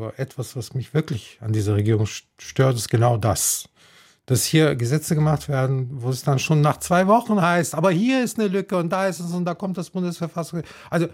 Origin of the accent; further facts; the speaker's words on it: Munich, Bavaria, Germany; Ich komme aus München.